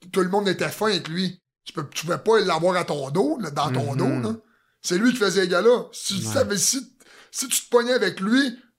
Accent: Plessisville, Quebec, Canada; Je viens de Plessisville.

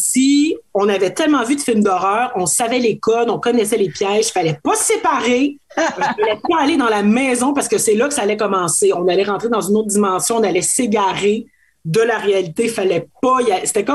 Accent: Quebec, Canada; je viens de l'Abitibi, fait que c'est comme doublement honteux.

